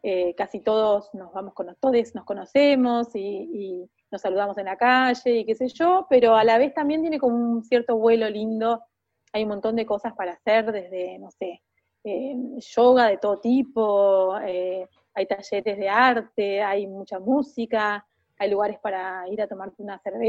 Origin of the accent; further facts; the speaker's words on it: Esquel, Chubut, Argentina; now in Trevelin, Argentina; Claro, yo en realidad soy de Esquel, nací en Esquel, viví hasta los 18 en Esquel